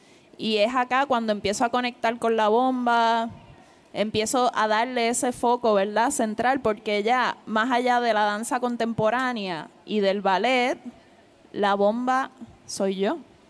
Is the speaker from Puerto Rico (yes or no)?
yes; Puerto Rico; moved away; yo me vengo de Puerto Rico a cruzar el charco para llegar acá, para formarme como bailarina